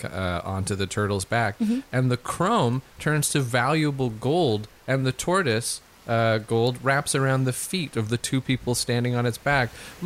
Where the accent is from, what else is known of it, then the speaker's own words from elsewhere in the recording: Romania; I am also from Jandabar's land, as we call Romania, those of us who are from it.